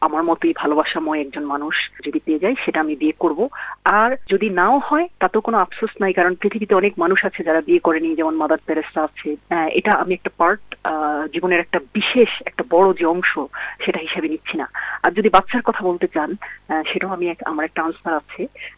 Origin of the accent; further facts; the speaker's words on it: Bangladesh; সবাই যখন জিজ্ঞেস করে তুমি কোথা থেকে এসেছো, যখন আমি বলি যে আমি একজন বাংলাদেশি, আমি বাংলাদেশ থেকে এসেছি, অনেকে বাংলাদেশকে চিনে, অনেকে চিনে না।